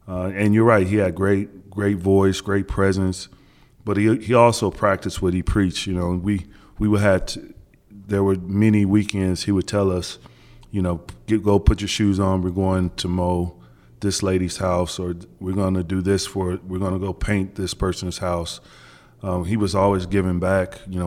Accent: Kansas, United States; I mean, listen, I was from Kansas. I didn't know PJ's reputation on the court or anything like that.

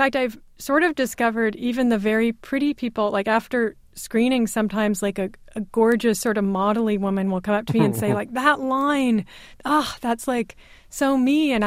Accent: Berkeley, California, United States; I mean, you know, I grew up in Berkeley.

